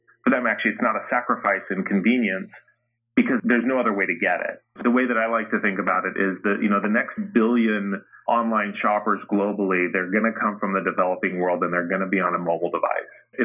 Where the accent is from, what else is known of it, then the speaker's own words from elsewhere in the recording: United States; and I'm an American, so, you know, doing business in the developing world was new for me as well.